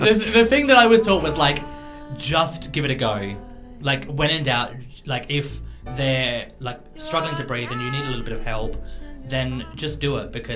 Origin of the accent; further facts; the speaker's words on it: Australia; I'm Australian.